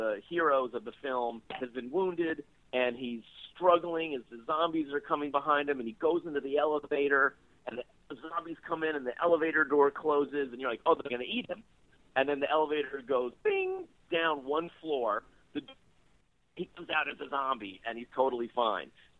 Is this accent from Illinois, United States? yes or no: no; New York City, New York, United States; I was born in 1970 in New York City and grew up in New York at its worst point, probably one of its worst points